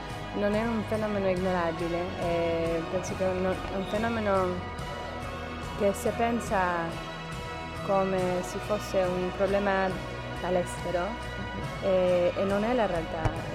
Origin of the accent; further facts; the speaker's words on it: Mexico; now in United States; come messicana negli Stati Uniti la migrazione è forse la cosa che è più presente nella mia vita